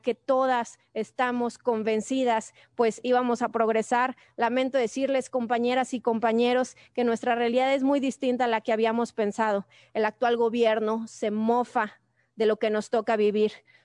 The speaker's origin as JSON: {"language": "Spanish", "country": "Mexico", "said": "¿Qué tenemos nosotras como mexicanas?"}